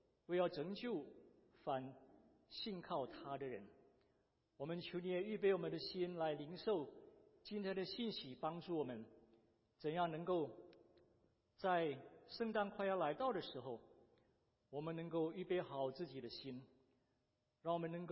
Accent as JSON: {"language": "Chinese", "country": "Indonesia", "tie": "born or raised there", "said": "我是在印尼出生长大的，我父母亲因为听孙尚杰博士布道而信主的，所以我从小就在基督徒的家庭里长大。"}